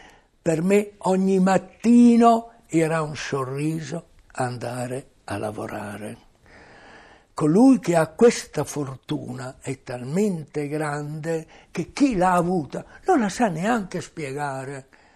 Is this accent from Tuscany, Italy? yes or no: no; Emilia-Romagna, Italy; Io, essendo un romagnolo e venendo in questo settore dell'Italia, dopo aver girato il mondo, mi sono detto che bella che è l'Italia.